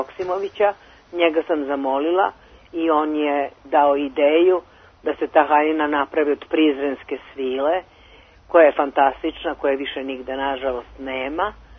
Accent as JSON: {"language": "Serbian", "region": "Belgrade", "country": "Serbia", "tie": "born or raised there", "said": "ja sam rođena na Dorćolu i pošto sam ja odrasla između ostalog i u staroj kinoteci"}